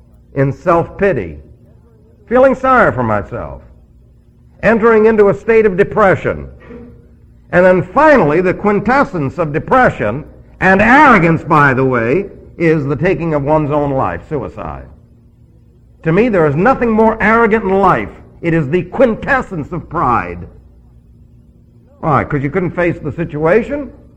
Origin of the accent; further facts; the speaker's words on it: New York City, New York, United States; That's like people used to say to me, where are you from? And I'd say, New York.